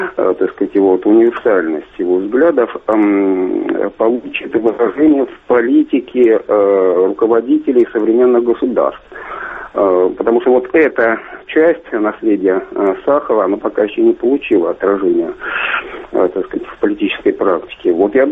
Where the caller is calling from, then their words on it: Vladimir, Vladimir Oblast, Russia; Я из Владимира, да?